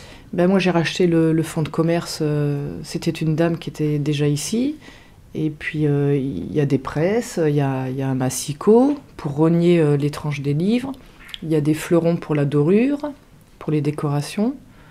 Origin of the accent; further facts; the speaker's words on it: Caen, Normandy, France; Et vu que je suis normande, j'habitais à Caen.